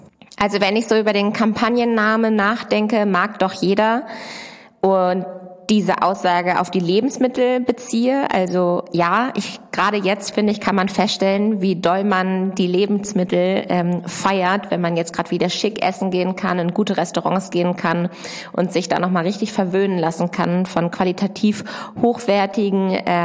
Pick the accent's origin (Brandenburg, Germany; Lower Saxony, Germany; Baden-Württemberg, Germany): Lower Saxony, Germany; Ich komme ja aus der Nähe von Hannover und Hannover ist ja eine Messestadt.